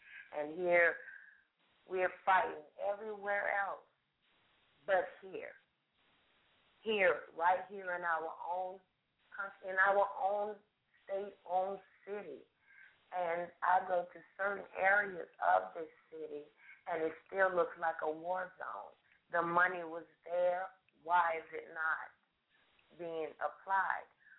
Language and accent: English; New Orleans, Louisiana, United States; I'm from New Orleans.